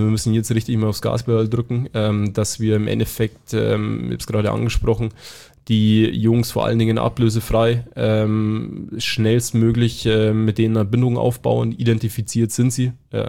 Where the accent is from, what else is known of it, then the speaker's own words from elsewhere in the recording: Bavaria, Germany; Also ich komme halt von einem bayerischen Dorf, würde ich jetzt mal sagen.